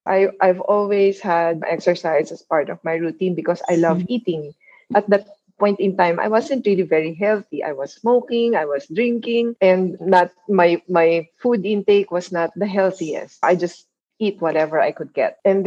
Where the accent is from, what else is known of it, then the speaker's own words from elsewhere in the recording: Manila, Metro Manila, Philippines; English is a second language; moved away; I see a lot of potential because I came from Manila where that those products are in demand and very expensive.